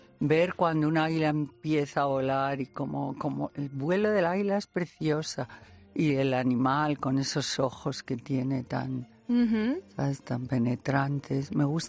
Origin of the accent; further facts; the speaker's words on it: León, Castile and León, Spain; born there; nací en León.